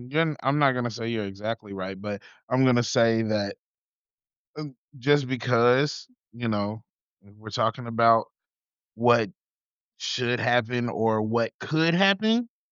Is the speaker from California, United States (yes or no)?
no; Louisville, Kentucky, United States; We are both from Louisville, sir.